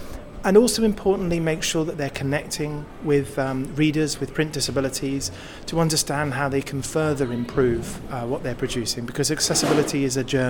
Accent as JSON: {"language": "English", "country": "United Kingdom", "said": "So it's wonderful as a Brit to now be running this type of event here in the UK together with RNIB."}